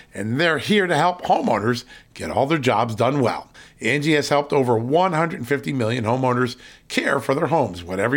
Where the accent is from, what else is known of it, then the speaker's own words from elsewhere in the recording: Virginia, United States; Congressman Ben Klein from my home state of Virginia, actually represents my district where I have my cabin.